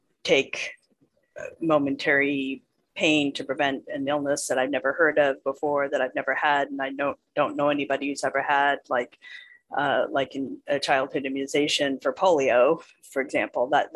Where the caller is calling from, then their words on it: San Francisco, California, United States; And I am speaking from San Francisco, California, and I have a California perspective